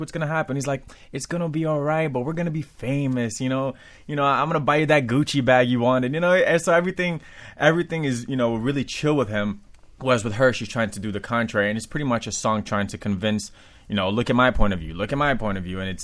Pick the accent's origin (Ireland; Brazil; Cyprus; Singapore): Brazil; now in South Florida, United States; I'm from Brazil.